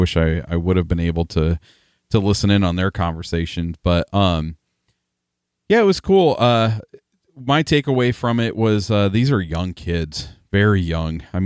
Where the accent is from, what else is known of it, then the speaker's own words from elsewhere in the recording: Illinois, United States; this lady asked me where I was from, and I told her I was from Illinois